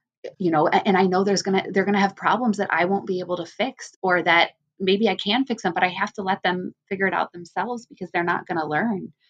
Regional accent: Chicago, Illinois, United States; You know, I'm American. I've grown up in Chicago. I still live in the area.

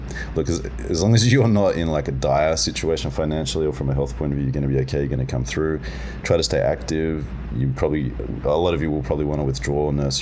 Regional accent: New York, United States; Today I'm in Hell's Kitchen. I'm back in my hometown.

